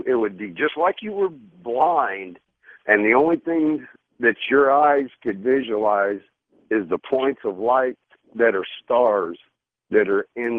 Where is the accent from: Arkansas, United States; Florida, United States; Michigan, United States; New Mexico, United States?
New Mexico, United States; Roswell; born there; I was born in Walker Air Force Base Hospital, Roswell, New Mexico.